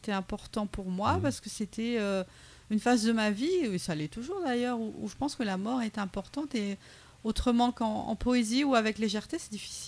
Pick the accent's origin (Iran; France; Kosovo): France; Réunion; born there; j'ai un créole très pauvre. Je parle créole parce que je suis née à La Réunion.